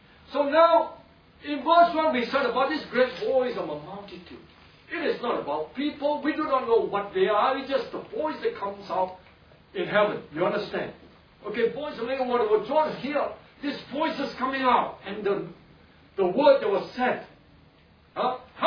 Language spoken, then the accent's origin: English; Singapore; Whether you are Indian or not, as long as we are Singaporean, there is a certain way, a certain accent that we you know, you understand what I'm saying, right? So we speak in Singlish